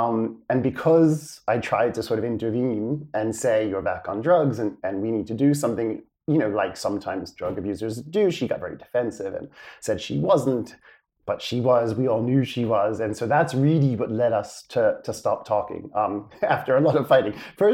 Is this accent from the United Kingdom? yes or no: no; United States; moved away; I grew up in the States. You could probably tell from the accent still hangs around, even though I've lived out of the States now more than in. In suburbia